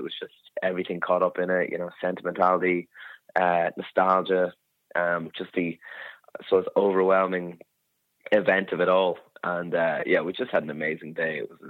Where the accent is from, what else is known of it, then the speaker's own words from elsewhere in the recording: Slane, County Meath, Ireland; I'm from Slane myself.